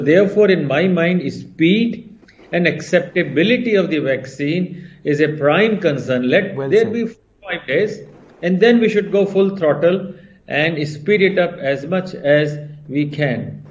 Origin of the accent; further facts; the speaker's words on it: India; English is a second language; I am proud Indian.